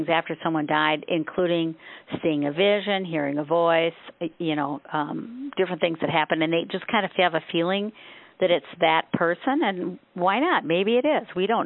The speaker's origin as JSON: {"language": "English", "region": "Minnesota", "country": "United States", "said": "we're from Minnesota, and he loved his Minnesota Twins hat"}